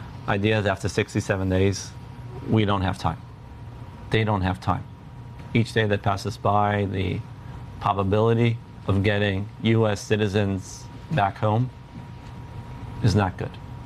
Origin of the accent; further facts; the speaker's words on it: New York City, New York, United States; moved away as an adult; now in Israel; So I'm a New Yorker, grew up in public school, did NYU. Have been living in Israel the last couple of years.